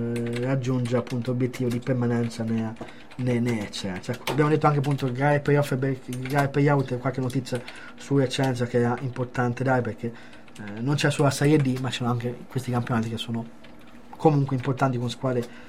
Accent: Perugia, Umbria, Italy; da Perugino

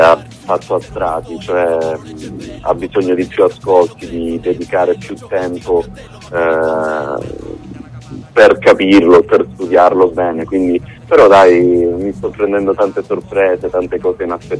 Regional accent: Calabria, Italy; io poi sono scaramantico da buon calabrese

